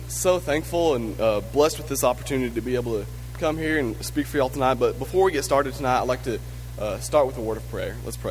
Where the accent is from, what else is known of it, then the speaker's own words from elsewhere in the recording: Texas, United States; So as a Texan with Texas pride, preaching on humility, I'm going to try to put away some of my Texas pride as much as I can.